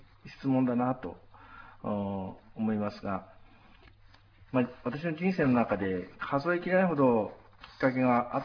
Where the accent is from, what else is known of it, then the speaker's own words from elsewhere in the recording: Sapporo, Hokkaido, Japan; 生まれも育ちも札幌です。